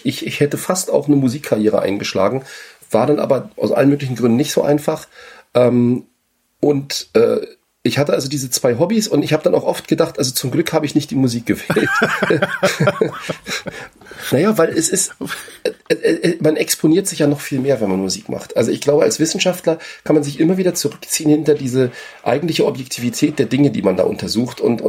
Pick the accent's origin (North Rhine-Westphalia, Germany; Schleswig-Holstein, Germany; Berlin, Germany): Berlin, Germany; East Berlin; Also ich komme ja aus Ostberlin